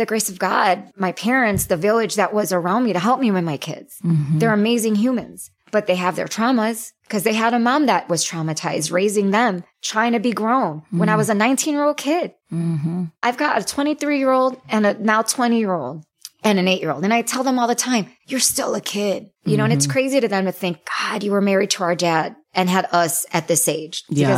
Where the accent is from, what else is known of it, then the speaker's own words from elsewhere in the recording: Wheaton, Illinois, United States; I grew up in Wheaton, Illinois, where there's this very cookie cutter version of what a Christian, quote unquote, good Christian woman should be.